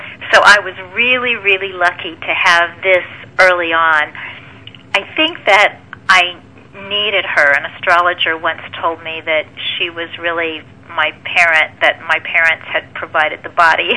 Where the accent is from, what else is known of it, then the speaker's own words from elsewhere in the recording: Kansas City, United States; In the 1980s, I was living back in my hometown of Kansas City